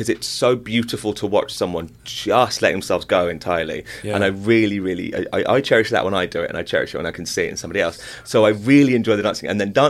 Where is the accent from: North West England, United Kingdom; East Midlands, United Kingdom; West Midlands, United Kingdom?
West Midlands, United Kingdom; Solihull; So I'm from Solihull. Uh-huh. So going into London to see a show was like a big thing.